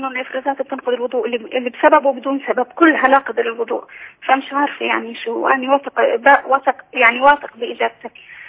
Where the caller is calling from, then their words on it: Jordan; عندنا بالاردن